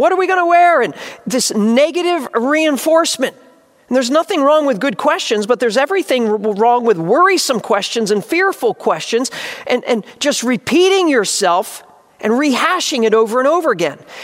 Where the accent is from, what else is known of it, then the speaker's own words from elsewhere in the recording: New Jersey, United States; I grew up at the beach. I grew up in South Jersey, just going to the beach many days of my life.